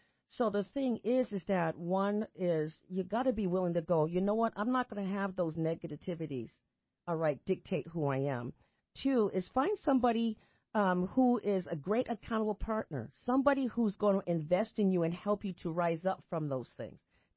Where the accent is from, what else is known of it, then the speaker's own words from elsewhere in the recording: Boston, Massachusetts, United States; So for an example, I'm from Boston, Massachusetts. That's where my home is.